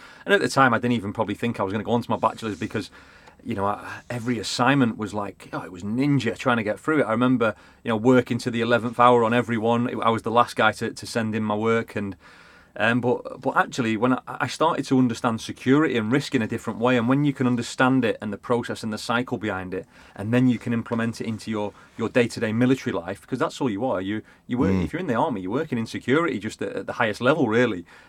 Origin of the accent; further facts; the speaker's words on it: Blackpool, North West England, United Kingdom; accent: Blackpool; My dodgy Blackpool accent.